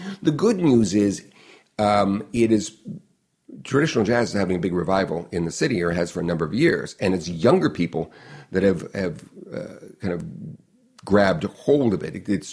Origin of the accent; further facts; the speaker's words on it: Long Beach, California, United States; You know, I grew up outside of Long Beach in Long Beach, but in the suburban area, and I wanted to go downtown every chance I could